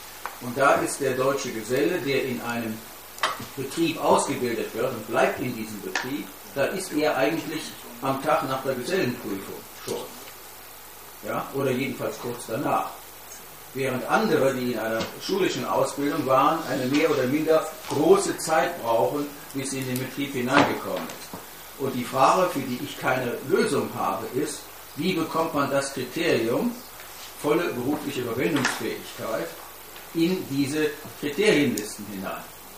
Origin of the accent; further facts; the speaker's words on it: Germany; Wir müssen schlichtweg als Deutsche in den anderen Ländern werben.